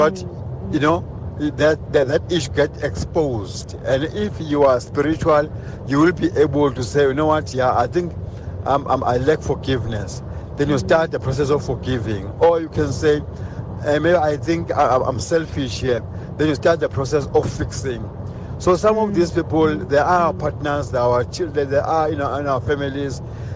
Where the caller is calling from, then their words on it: Krugersdorp, Gauteng, South Africa; I'm calling you from Kagiso in Krugersdorp.